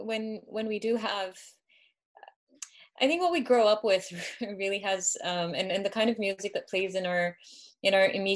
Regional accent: Canada; growing up in Canada, I had zero exposure to to Western music.

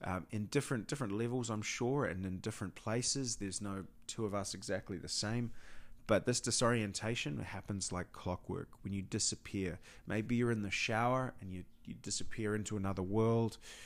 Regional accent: New Zealand; accent: Kiwi; to mind my Kiwi accent, veranda might be another word

